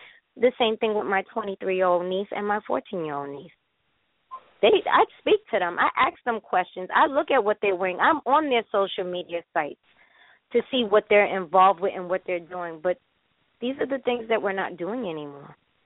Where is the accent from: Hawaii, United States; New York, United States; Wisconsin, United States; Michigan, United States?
New York, United States; Queens; I was raised in what we call a village. Everybody on my block that I grew up in Laurelton, Queens, had a handle on my upbringing.